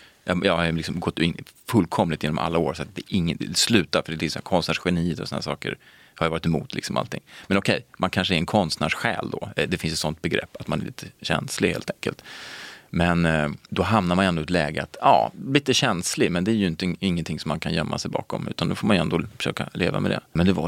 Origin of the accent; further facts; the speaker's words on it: Syria; mitt land där jag kommer från, Syrien